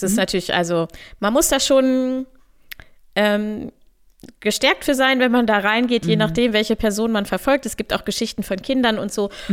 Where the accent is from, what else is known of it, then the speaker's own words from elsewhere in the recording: Hanover, Lower Saxony, Germany; Ich möchte an dieser Stelle auch mal einen Tipp loswerden aus meiner Heimatstadt Hannover.